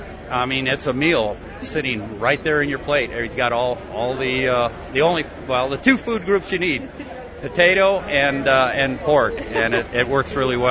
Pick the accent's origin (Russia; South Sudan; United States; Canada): United States; Fairbury, Illinois; I'm from Livingston County. Work for a hog farm. I'm also a grower for that same farm. My hometown is right now presently Fairbury, but I've been raised all over the world, really.